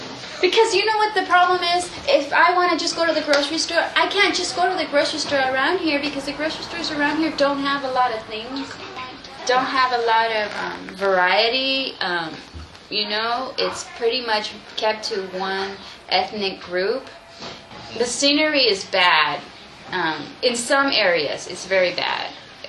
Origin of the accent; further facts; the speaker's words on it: Huntington Park, California, United States; I was born in Huntington Park in 1970. And I've lived here my whole life.